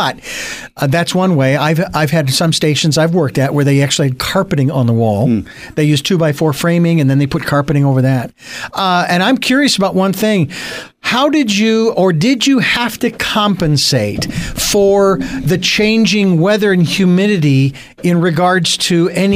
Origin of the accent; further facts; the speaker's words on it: Phoenix, Arizona, United States; moved away; I'm from Phoenix.